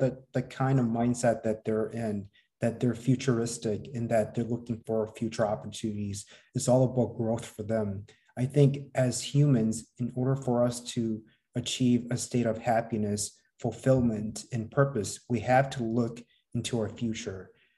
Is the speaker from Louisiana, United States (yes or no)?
no; Wisconsin, United States; born there; And I was born in Wisconsin.